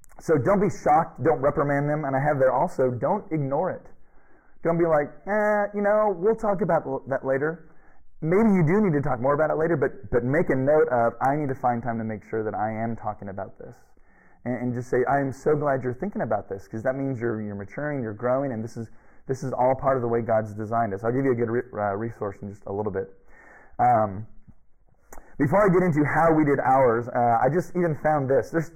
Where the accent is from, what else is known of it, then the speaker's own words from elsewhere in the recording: California, United States; It's funny, I'm from Southern California, we were out actually in Hollywood visiting family